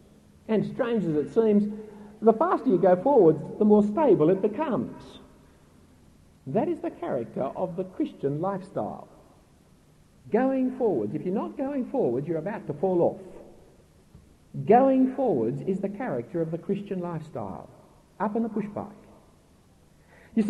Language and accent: English; United Kingdom; now in Australia; I may live in Australia, but I still live as a British person. I speak English with certain qualifications.